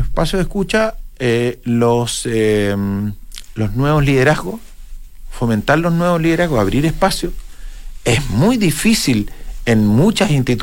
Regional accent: Chile; las encuestas de cómo somos los chilenos, este es un país que cree en el esfuerzo personal

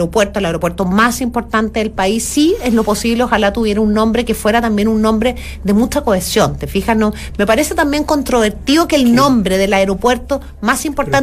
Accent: Chile; born there; hay dos Chiles, el Chile donde nací yo

